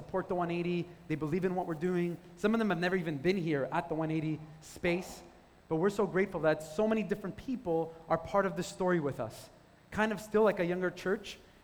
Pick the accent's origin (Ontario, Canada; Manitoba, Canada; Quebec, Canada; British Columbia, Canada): Quebec, Canada; growing up in Quebec, this is something that for most people, like, never be possible.